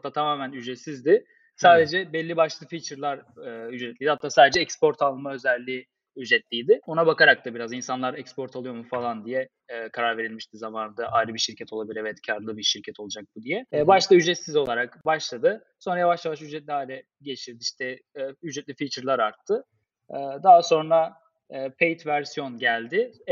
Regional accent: İzmir, Turkey; İzmirliyim.

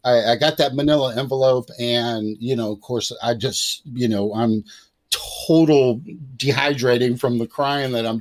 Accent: San Diego, California, United States; born there; I was born in San Diego, so Virginia Beach to San Diego or wherever I was living to San Diego.

